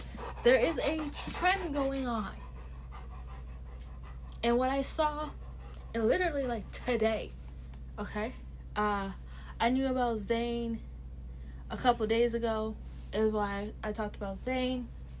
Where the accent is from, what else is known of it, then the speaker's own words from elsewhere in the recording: Canada; me as a Canadian